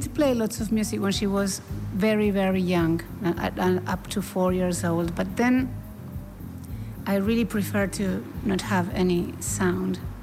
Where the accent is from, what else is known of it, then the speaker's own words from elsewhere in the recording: Argentina; English is a second language; as you just said, and I am a musician from Argentina.